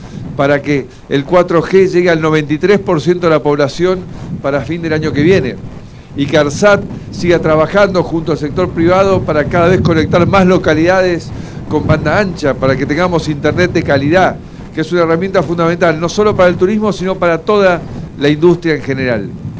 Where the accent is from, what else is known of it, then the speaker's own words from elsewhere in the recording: Argentina; Eso somos los argentinos